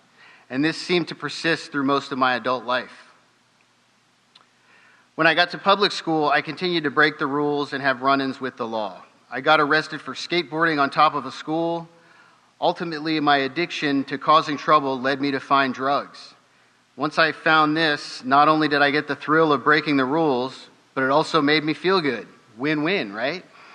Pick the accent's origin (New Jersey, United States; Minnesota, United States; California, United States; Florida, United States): New Jersey, United States; born there; I was born in New Jersey and was the oldest sibling to a sister and a brother.